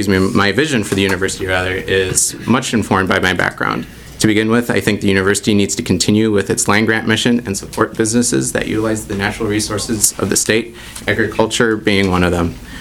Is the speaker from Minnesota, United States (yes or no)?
yes; Lake City, Minnesota, United States; I grew up in Lake City, Minnesota, on a farm, which is, and it's in the southeastern corner of the 2nd Congressional District, for those of you familiar with the area.